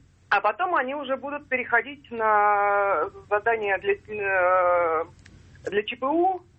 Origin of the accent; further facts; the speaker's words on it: Moscow, Russia; я из Москвы, я сама не ткач.